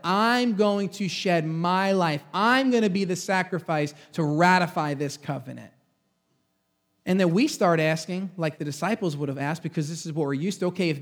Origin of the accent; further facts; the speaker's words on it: New York, United States; for some reason, we don't like simple because we're from Long Island.